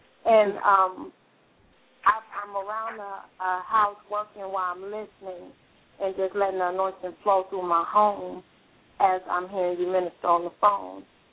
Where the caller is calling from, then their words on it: Gary, Indiana, United States; I'm calling in from Gary, Indiana.